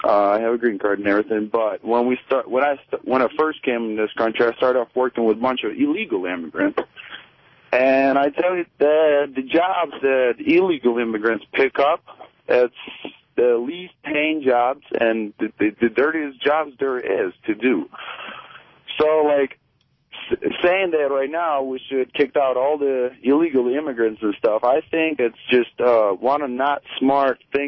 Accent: Russia; English is a second language; now in Sterling Heights, United States; I'm actually from Sterling Heights here in Michigan, but originally, yeah, I am from Russia.

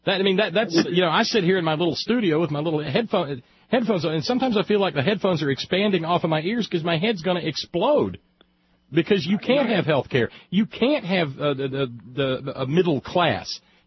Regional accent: Alabama, United States; And I wasn't going to drop that on you because I'm from Alabama.

